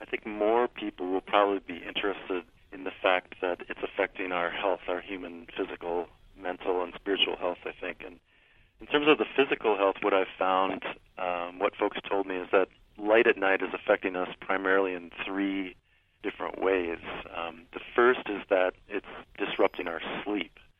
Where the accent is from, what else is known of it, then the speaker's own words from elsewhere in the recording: Minnesota, United States; I grew up in Minnesota, and we have a cabin up in the northern part of the state.